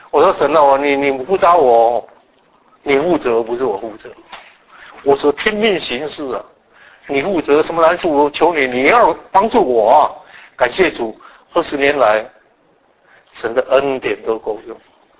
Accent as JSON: {"language": "Chinese", "country": "Taiwan", "said": "我从台湾来，我不会讲广东话"}